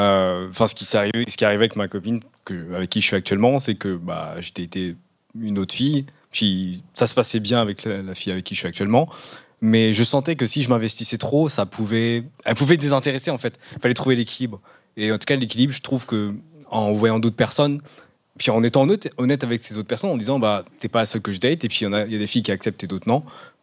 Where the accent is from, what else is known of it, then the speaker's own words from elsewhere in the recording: Canada; Après, moi, je viens du Canada.